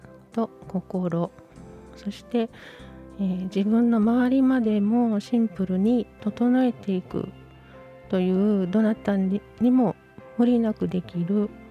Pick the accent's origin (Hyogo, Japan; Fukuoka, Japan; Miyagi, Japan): Fukuoka, Japan; now in Kyoto, Japan; 私は出身が九州の福岡なんですね。地理的に、京都にいるよりはあちらの中国とか朝鮮とかを結構身近に感じながら育ったんですけど